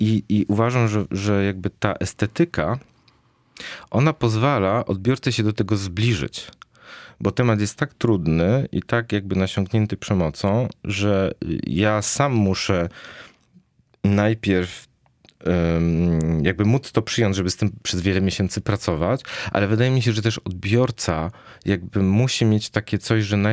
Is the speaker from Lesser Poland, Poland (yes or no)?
yes; Lesser Poland, Poland; bo ja pochodzę z gór, jestem górskim Romem Birgitka, który osiadł w XV wieku na Podhalu